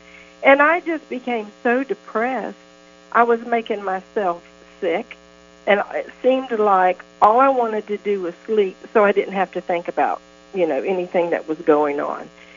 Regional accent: Florida, United States; I was born and raised in Florida.

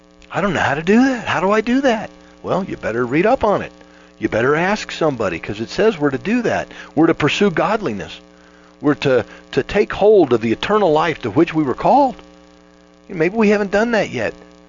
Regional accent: Florida, United States; Well, you know, growing up in Florida, the hurricanes would come.

